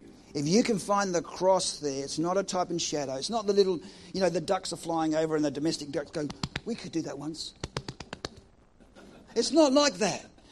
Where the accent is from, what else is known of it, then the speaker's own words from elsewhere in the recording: Australia; Because it's like a boomerang and I'm Australian.